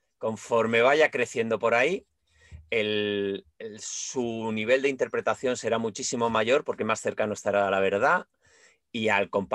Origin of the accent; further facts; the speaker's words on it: Alicante, Valencian Community, Spain; porque valenciano debería de saberlo bien, porque soy alicantino